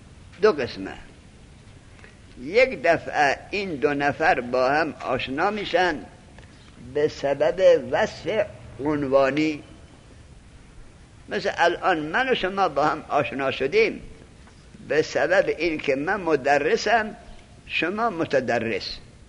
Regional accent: Afghanistan; چرا؟ چون من افغانیم، اینم افغانی

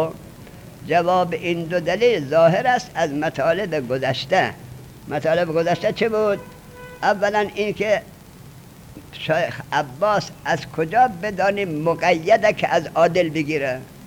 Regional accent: Ghazni, Afghanistan; من که گفتم من از غزنین هستم

